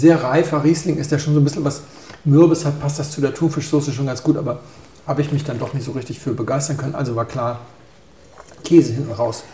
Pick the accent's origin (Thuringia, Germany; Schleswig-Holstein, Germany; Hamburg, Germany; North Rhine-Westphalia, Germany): Hamburg, Germany; Ich bin ein Hamburger Jung.